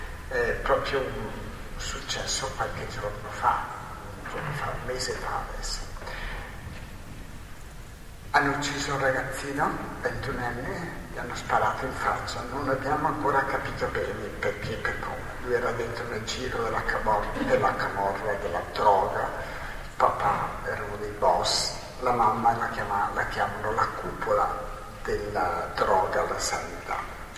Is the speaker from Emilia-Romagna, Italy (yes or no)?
no; Trentino-Alto Adige, Italy; now in Naples, Italy; io vengo dalla Val di Non, la Melinda, l'ultimo paese che parla italiano, fra l'altro, quindi quasi sul tirolese, e ho scelto invece di vivere a Napoli, in uno dei rioni degradati